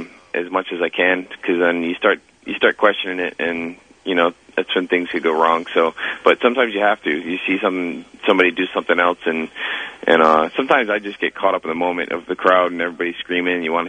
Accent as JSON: {"language": "English", "town": "Providence", "region": "Rhode Island", "country": "United States", "said": "I'm from Rhode Island originally, and from Providence, and you know, that's where my family is and my wife's family is"}